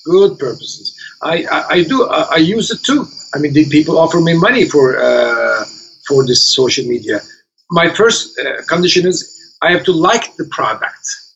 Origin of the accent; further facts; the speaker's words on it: Turkey; English is a second language; also born or lived in New York City; Where do you come from? I said, Turkey. Ah, is that in Africa?